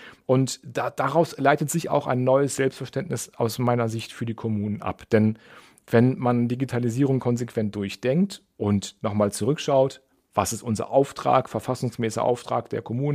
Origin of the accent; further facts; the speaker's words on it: Lower Saxony, Germany; ich komme weiter aus dem Norden, Nähe von Lüneburg